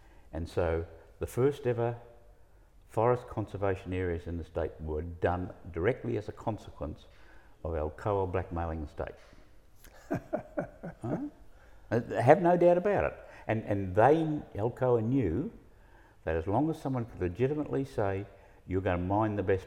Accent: Fremantle, Western Australia, Australia; I like most kids growing up in Fremantle, I was going to be a champion something or other.

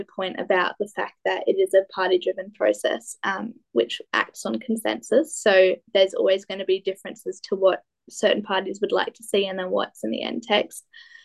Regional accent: Australia; what we as Australian youth found is that we're always going to have a bit more ambitious targets than the Australian government will have

